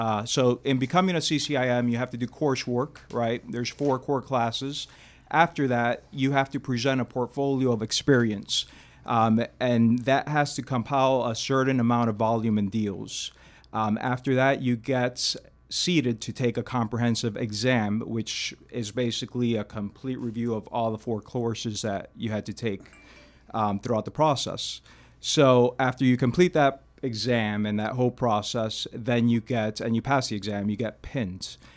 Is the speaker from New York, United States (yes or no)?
no; Miami, Florida, United States; I was born and raised in Miami.